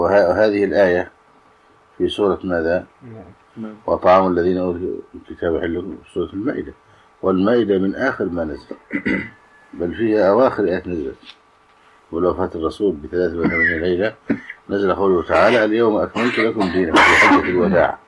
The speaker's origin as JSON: {"language": "Arabic", "country": "Egypt", "said": "حتى هذا إلى يومنا هذا في بلدنا مصر، بعض الناس يتحرج من ذبيحة الحائض"}